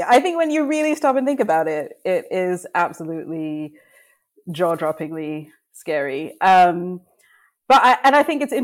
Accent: Canada; now in United Kingdom; You can probably hear from my accent, I was not raised in this country. I have a long and torturous history, but I will summarize by saying that I'm Canadian by birth, but West Indian by descent, and now British as my adopted third country.

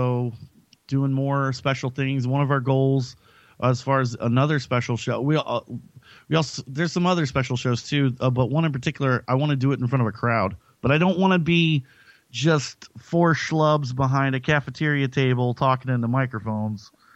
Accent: Macon, Georgia, United States; now in Portland, United States; Well, where I'm from Macon, Georgia, and that's like 2 hours south of Atlanta.

